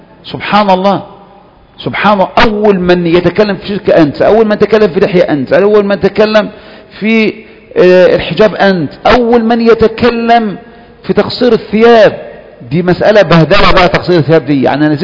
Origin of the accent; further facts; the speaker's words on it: Kafr El Sheikh Governorate, Egypt; انا حفظ بدأت الحفظ على ايديهم، على ايدي المشايخ دول فيه، وما زالت الى الان هذا القرية اكثر قرية في محافظة كفر الشيخ